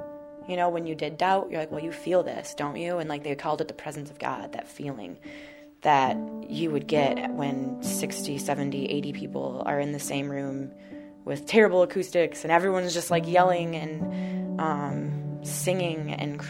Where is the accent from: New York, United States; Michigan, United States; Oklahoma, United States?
Michigan, United States; Hudsonville; born or raised there